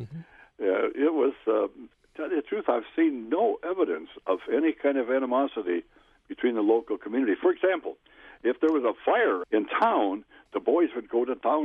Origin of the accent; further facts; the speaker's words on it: Wild Rose, Wisconsin, United States; And I'm from Wild Rose, central Wisconsin.